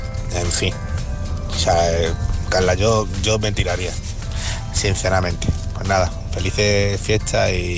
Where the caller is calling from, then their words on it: Huelva, Andalusia, Spain; de Huelva.